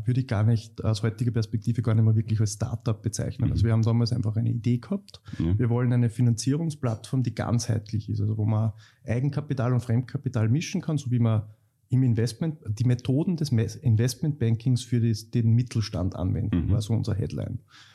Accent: Linz, Upper Austria, Austria; ich bin damals dauernd zu Meetups nach Wien, ich bin aus Linz, nach Wien zu Meetups gefahren

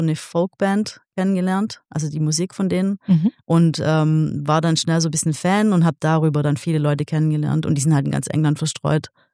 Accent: Kirchheim, Baden-Württemberg, Germany; Ich bin auch in Kirchheim geboren, tatsächlich.

